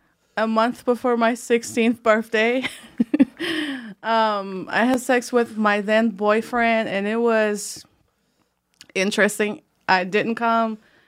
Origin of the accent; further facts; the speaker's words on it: Poland; Now, mind you, I'm from Poland, so we start like partying and drinking all that stuff a lot earlier.